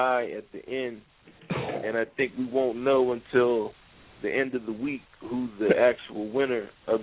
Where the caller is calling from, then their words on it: Philadelphia, Pennsylvania, United States; Yeah, I'm calling from Philadelphia